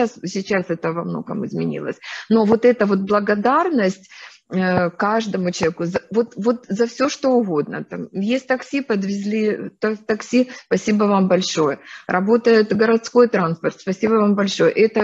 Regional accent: Ukraine; такая гордость за то, что я украинец

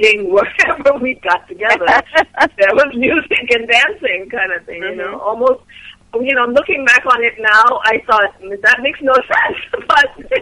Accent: Trinidad & Tobago; growing up in Trinidad, and, you know, we were heavily influenced by African as well as French and Spanish and Indian and all these different cultures all mixed together.

